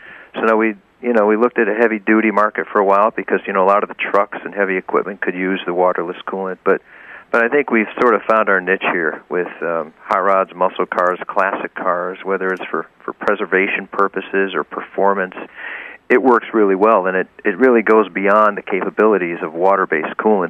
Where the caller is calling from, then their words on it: Suffield, Connecticut, United States; I'm calling from Suffield, Connecticut.